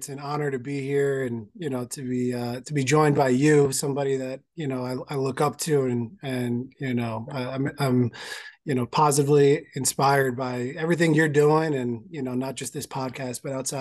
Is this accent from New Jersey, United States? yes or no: yes; West Windsor, New Jersey, United States; So born and raised in Central Jersey, a small town called West Windsor.